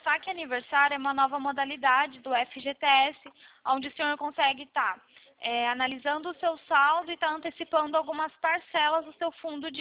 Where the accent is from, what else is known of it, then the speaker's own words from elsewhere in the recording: Valinhos, São Paulo, Brazil; Eu sou de Valinho, São Paulo.